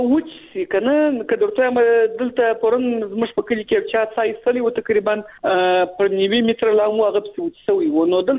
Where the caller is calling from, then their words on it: Kandahar, Afghanistan; له کندهار